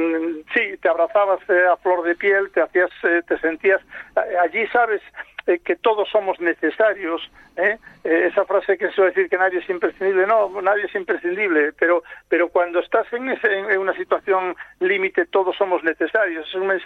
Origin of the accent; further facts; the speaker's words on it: Rimor, Castile and León, Spain; now in New York, United States; en Ponferrada soy neoyorquino y en Nueva York soy de Rimor.